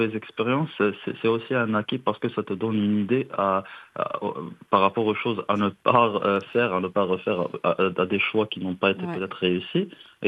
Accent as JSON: {"language": "French", "town": "Meknes", "region": "Fès-Meknès", "country": "Morocco", "said": "J'ai demandé en fait de rester à Casa parce que moi je suis originaire de Meknès."}